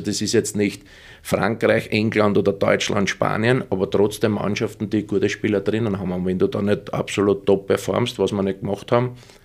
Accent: Vienna, Austria; Als Wiener gehört ein bisschen der blöde Schmäh dazu

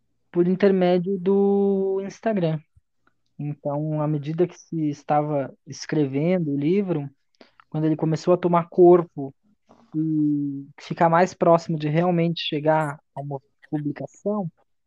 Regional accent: Lages, Santa Catarina, Brazil; eu tenho 25 anos, eu sou natural de Lages, em Santa Catarina.

